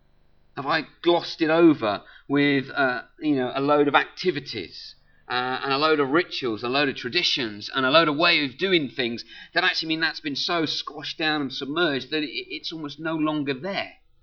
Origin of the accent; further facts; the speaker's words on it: United Kingdom; Maybe it's because we're British